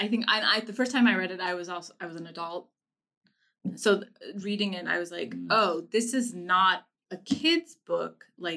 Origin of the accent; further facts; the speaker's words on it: Nebraska, United States; now in New York, United States; And I'm from Nebraska, and I was sort of like homesick for Nebraska